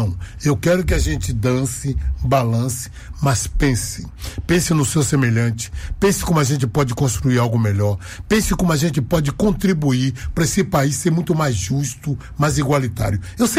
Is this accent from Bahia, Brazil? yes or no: yes; Bahia, Brazil; Quem é da Bahia, quando tá lá fora, não diz que é brasileiro, não. Eu sou da Bahia.